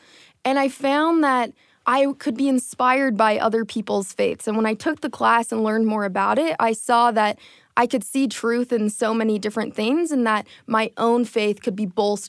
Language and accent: English; Canada; growing up in Canada, knew a lot of kids at my school